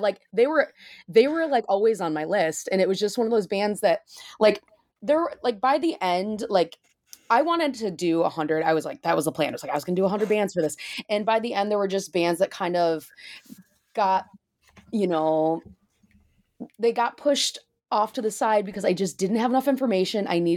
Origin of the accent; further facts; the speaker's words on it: Michigan, United States; now in Chicago, United States; So I started with the Midwest because I'm biased. I'm from Michigan and I live in Chicago.